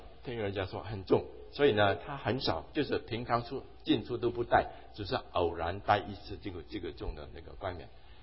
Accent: Hong Kong; 我在香港长大哈，我在香港读书，香港的学校呢都有制服

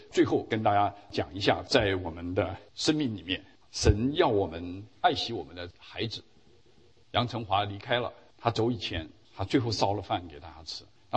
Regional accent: China; 弟兄姐妹，我们中国人已经蒙了很大的一些祝福

